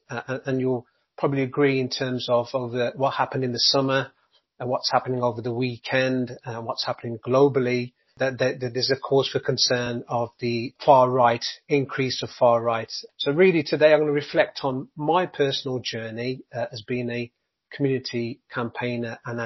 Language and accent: English; Dudley, West Midlands, United Kingdom; born there; And in 1971, my family moved to Dudley, and I was born in Burton Road Hospital.